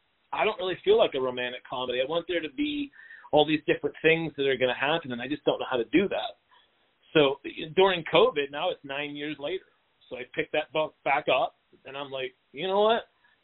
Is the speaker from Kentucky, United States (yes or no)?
no; Pittsburgh, Pennsylvania, United States; Obviously, like you said, I'm from Pittsburgh.